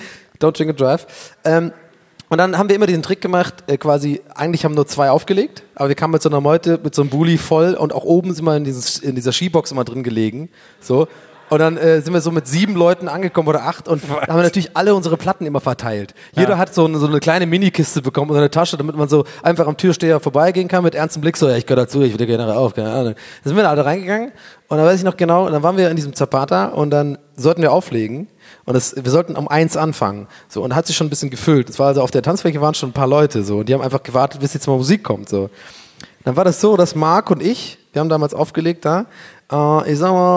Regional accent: Tübingen, Baden-Württemberg, Germany; moved away as an adult; ich bin in Tübingen aufgewachsen, habe da Abi gemacht

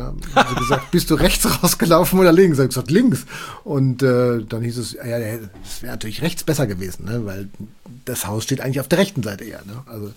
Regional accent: Balderschwang, Bavaria, Germany; Als Kind, als Jugendlicher auch gehabt, in meiner Heimatgemeinde Balderschwang

